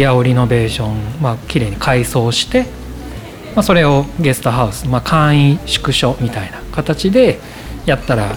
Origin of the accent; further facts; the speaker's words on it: Nagoya, Aichi, Japan; 私は生まれ育ちは愛知県の名古屋市なんですね。